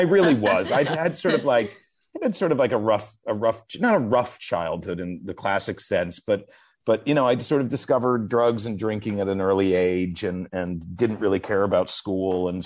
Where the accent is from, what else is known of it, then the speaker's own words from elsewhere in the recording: New York City, New York, United States; I was sort of like a wayward youth in New York City. I was from New York, but I was working in a restaurant